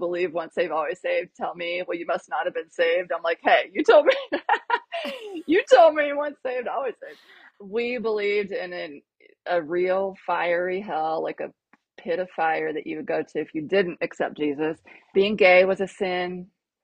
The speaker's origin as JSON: {"language": "English", "region": "Ohio", "country": "United States", "tie": "born there", "said": "I was born on Halloween 1975 in Ohio"}